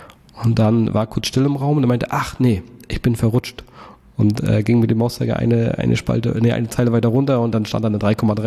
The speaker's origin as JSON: {"language": "German", "town": "Rostock", "region": "Mecklenburg-Vorpommern", "country": "Germany", "tie": "born or raised there", "said": "Also aufgewachsen bin ich hier in Rostock, Ich habe mal bis auf ein paar Jahre außerhalb von Rostock, also vor den Toren von Rostock, auch immer in Rostock gelebt."}